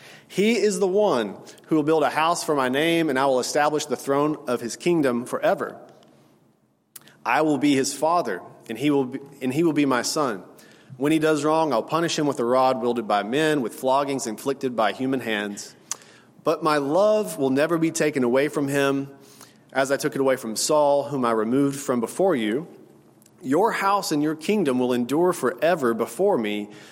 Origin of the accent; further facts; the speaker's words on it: United States; But maybe because I'm an American and we didn't have kings